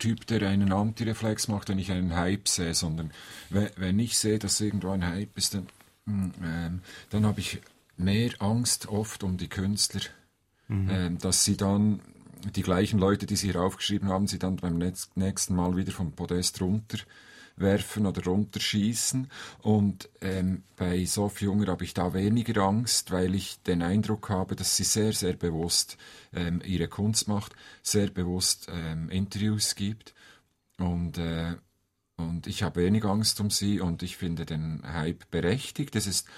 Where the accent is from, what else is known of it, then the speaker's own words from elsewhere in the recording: Bern, Switzerland; Also da kann ich als Berner sagen